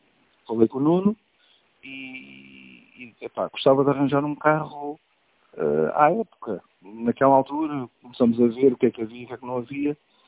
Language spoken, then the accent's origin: Portuguese; Pitanceira de Cima, Portugal; born there; Exatamente na aldeia da Pitanceira de cima. Desde miúdo que eu via o rally